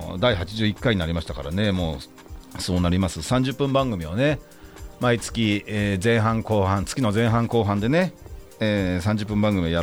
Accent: Yokohama, Kanagawa, Japan; 私、横浜鶴見区出身、前議員がお届けするですね、

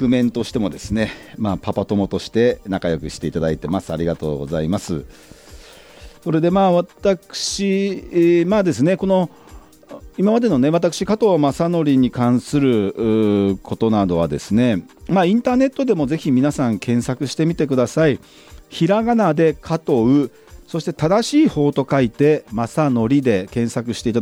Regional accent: Yokohama, Kanagawa, Japan; 私は横浜鶴見区出身前議員の … がお届けしております

